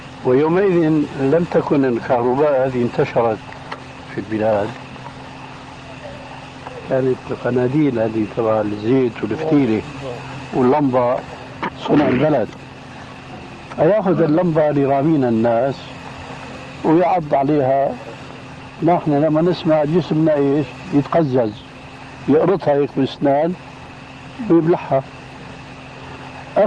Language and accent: Arabic; Damascus, Damascus Governorate, Syria; كان يجوا ناس عندنا في دمشق يعمل حلقة